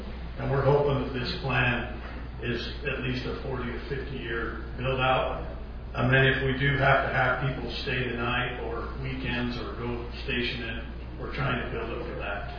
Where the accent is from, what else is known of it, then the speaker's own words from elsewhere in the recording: Canaryville, United States; So when I was a kid, I'm born and raised in Canaryville. I've never lived anywhere else.